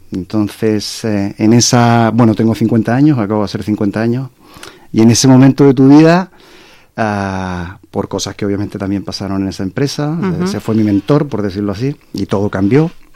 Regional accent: Chile; moved away as an adult; now in Barcelona, Spain; Bueno, yo soy chileno, llevo más de 20 años viviendo en Barcelona.

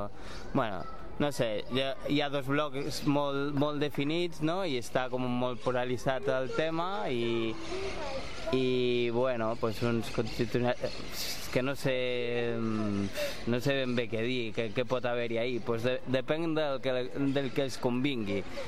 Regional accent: Galicia, Spain; moved away as an adult; jo no sóc d'aquí, val? Jo sóc gallec, jo he vingut aquí a, pues no sé, tenia 20 i molts anys, val?

